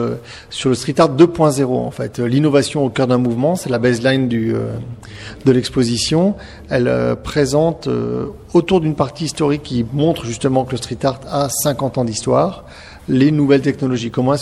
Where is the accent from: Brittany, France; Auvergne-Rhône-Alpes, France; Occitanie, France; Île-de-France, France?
Auvergne-Rhône-Alpes, France; Grenoble; Moi, je suis grenoblois, donc je suis un peu à l'autre bout de la France.